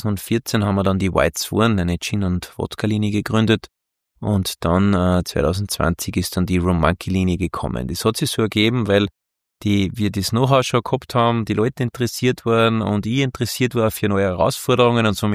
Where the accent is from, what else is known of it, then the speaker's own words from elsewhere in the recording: Alberndorf, Upper Austria, Austria; Bin geboren und aufgewachsen in Alberndorf und ist eine sehr traditionelle Gegend, würde ich zum Beispiel behaupten, und wo die Tradition und das Handwerk einfach nur groß geschrieben wird